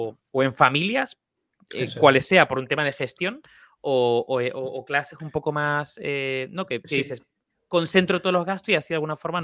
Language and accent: Spanish; Canary Islands, Spain; estar, siendo canario, efectivamente. Y nunca en Canarias, evidentemente.